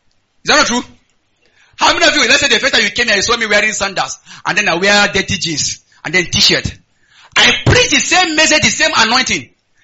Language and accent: English; Kogi, Nigeria; I say, I am from the north. In the north, don't do like this.